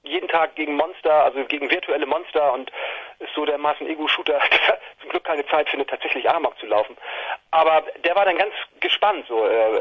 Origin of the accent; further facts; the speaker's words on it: Hohenwestedt, Schleswig-Holstein, Germany; meine Jugend auf dem Dorf, also in Hohenwestedt damals. Und Hohenwestedt ist ja so eine kleine, ich weiß nicht, wie viele Leute haben da damals gelebt, 4000 Leute oder so.